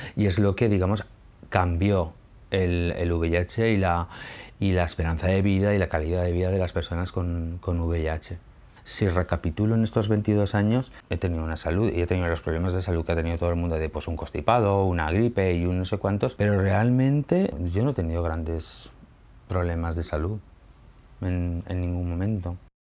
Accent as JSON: {"language": "Spanish", "town": "El Perellonet", "region": "Valencian Community", "country": "Spain", "tie": "born or raised there", "said": "Yo es que me crié en el Perellonet, en la playa. Yo con 9 años vinimos toda la familia aquí a vivir"}